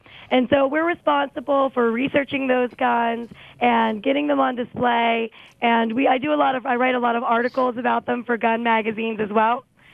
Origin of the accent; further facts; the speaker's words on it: East Coast, United States; now in Cody, United States; I grew up on the East Coast, and I didn't have much time for hunting between grad school and work in D.C., and so I've come out here